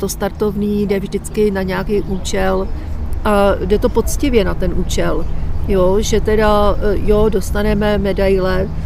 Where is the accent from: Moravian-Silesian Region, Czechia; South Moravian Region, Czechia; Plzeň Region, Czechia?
Plzeň Region, Czechia; Plzeň; já jsem vyrůstala u Bolevci, u Šídlováku